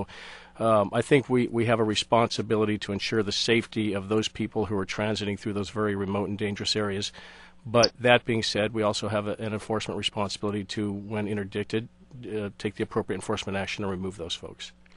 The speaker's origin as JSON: {"language": "English", "region": "Arizona", "country": "United States", "tie": "born or raised there", "said": "I'm born and raised in Arizona and proud of being from the great state."}